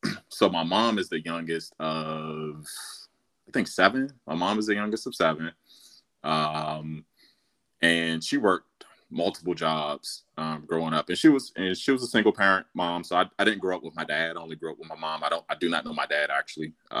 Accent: Washington, District of Columbia, United States; Born and raised in Washington, D.C.

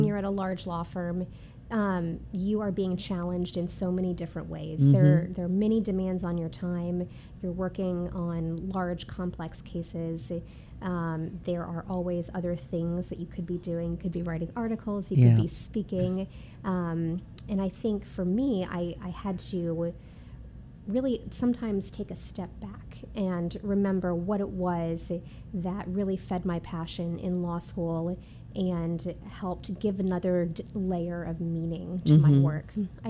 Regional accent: Florida, United States; moved away as an adult; also born or lived in Memphis; And when I left home, I grew up in Southwest Florida. Mm-hmm. I left home when I was 18 to move to Memphis and attend Rhodes College

